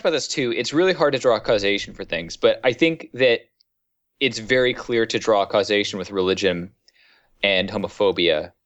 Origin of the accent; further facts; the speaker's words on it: California, United States; I'm more interested in Prop 8 mostly because I'm from California